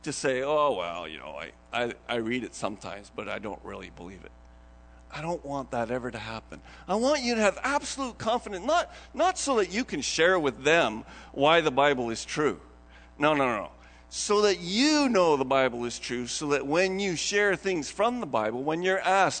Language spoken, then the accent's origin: English; Canada; we live in Canada. I'm a Canadian.